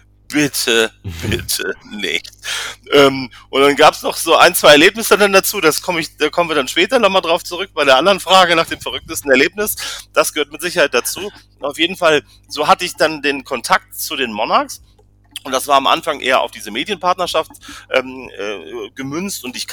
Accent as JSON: {"language": "German", "town": "Frankfurt", "region": "Hesse", "country": "Germany", "lives_now": "Dresden, Germany", "said": "bin ich ja als Frankfurter, als zugezogener Frankfurter Stadionsprecher in Dresden."}